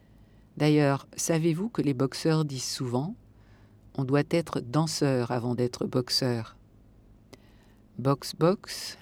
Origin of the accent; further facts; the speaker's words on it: Bourgogne-Franche-Comté, France; born there; Je suis née en Bourgogne, et cette région de nourriture, de parfum, m'a nourrie.